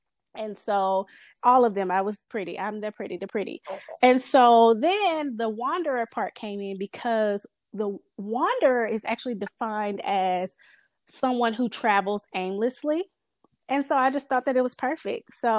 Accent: California, United States; that all probably comes from me growing up in California and having to travel so much to Mississippi over the summers.

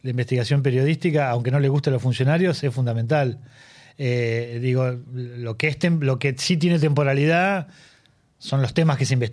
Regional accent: Río Gallegos, Santa Cruz, Argentina; yo soy de Río Gallegos, de Santa Cruz, donde no hay comunidades de gente asiática, o al menos no la había en el momento que yo vivía allá.

